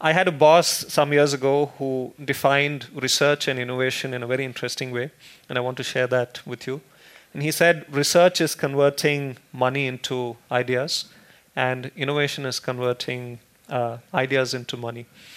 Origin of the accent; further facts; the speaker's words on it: Bangalore, Karnataka, India; I come from Bangalore in India